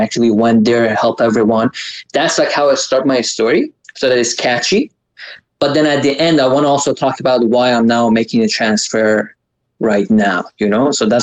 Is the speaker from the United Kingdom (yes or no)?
no; Canada; because also I'm a Canadian.